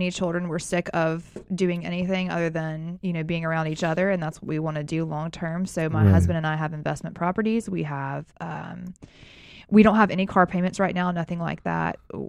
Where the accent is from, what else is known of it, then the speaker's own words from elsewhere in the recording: the South, United States; the hard part for me is I'm from the South where people love him.